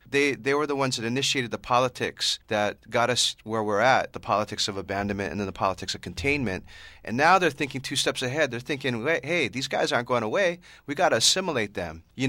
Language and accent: English; Honolulu, Hawaii, United States; because I grew up in Honolulu, Hawaii.